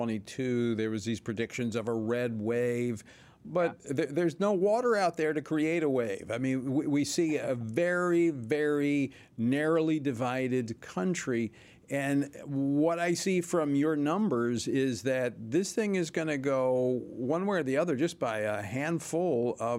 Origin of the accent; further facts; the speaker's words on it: Louisiana, United States; he was right in pointing out some of those races in Louisiana because I watched them in my home state.